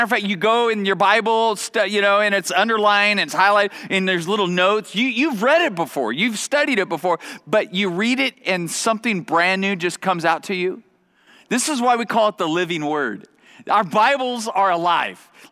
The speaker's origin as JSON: {"language": "English", "town": "Bakersfield", "region": "California", "country": "United States", "said": "we didn't even know where Thousand Oaks was because we're from Bakersfield."}